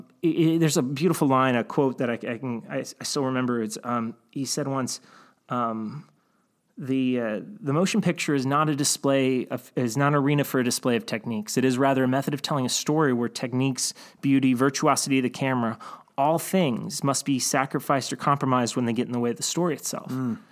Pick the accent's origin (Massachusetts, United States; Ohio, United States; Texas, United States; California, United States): Ohio, United States; Cleveland; and I grew up in Cleveland, and one of the things about the industry